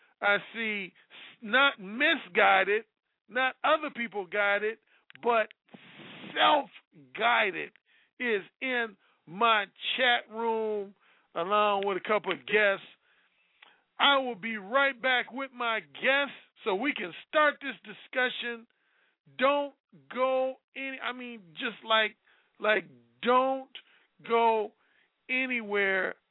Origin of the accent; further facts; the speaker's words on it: Gary, Indiana, United States; But I grew up in Gary, Indiana, which for a while was the most black city in the United States.